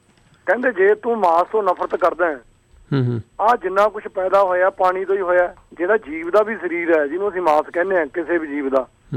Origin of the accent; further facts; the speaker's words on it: Mandi Gobindgarh, Punjab, India; ਮੈਂ ਮੰਡੀ ਗੋਬਿੰਦਗੜ੍ਹ ਹੈ ਜੀ, ਜ਼ਿਲ੍ਹਾ ਫਤਿਹਗੜ੍ਹ ਸਾਹਿਬ ਦੇ ਵਿੱਚ।